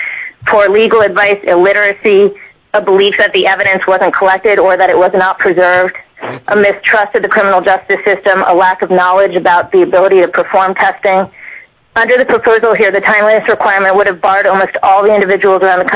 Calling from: Vermont, United States; I'm calling from Vermont.

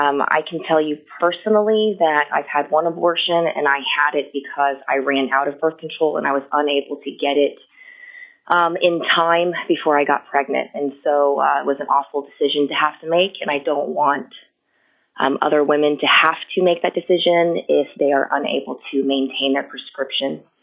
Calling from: Juneau, Alaska, United States; I'm calling from Juneau, Alaska

